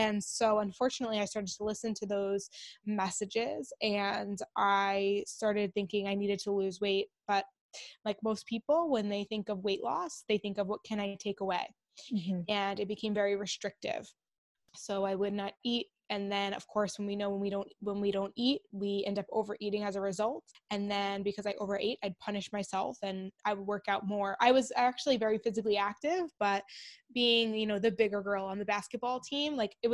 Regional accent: New York, United States; Yeah, sure. So … I'm from New York, and I am a registered dietitian.

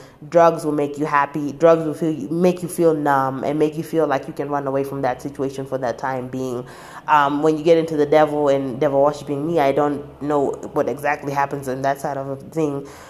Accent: Kenya; moved away; And that's how I felt when I came from Kenya.

